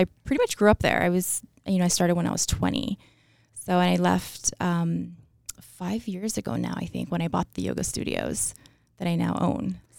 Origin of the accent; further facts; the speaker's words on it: Hawaii, United States; moved away as an adult; now in Boise, United States; I am originally from Hawaii. So I was born and raised on Oahu.